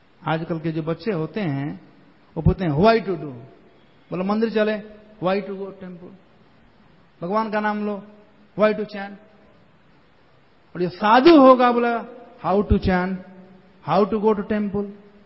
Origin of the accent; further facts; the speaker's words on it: Bihar, India; कहा जाता है हमारे यहां बिहार में पेट पोछवा